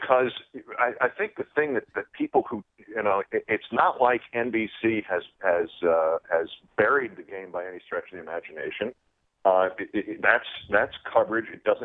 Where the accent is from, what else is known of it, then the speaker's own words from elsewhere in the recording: New York, United States; I grew up here in New York, and I went to Cornell.